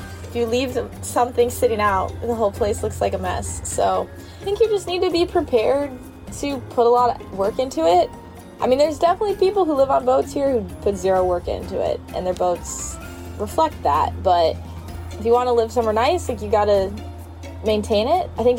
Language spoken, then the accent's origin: English; Idaho, United States; now in Detroit, United States; I grew up in Idaho. I, like, never even noticed sailboats. Didn't know anything about it. And then after college, when I moved to Detroit, I was new to the city.